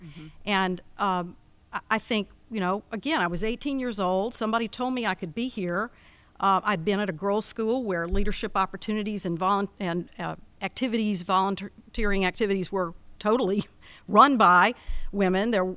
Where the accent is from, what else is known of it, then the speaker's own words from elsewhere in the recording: Alabama, United States; I'm a Southerner. I grew up in Alabama. I went to a small girls' private school.